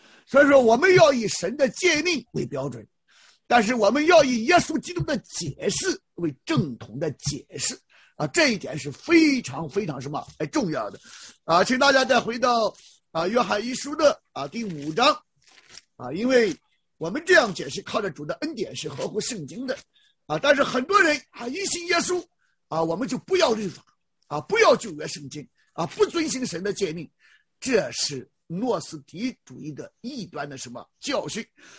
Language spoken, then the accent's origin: Chinese; China; 我们中国人也不能够受歧视，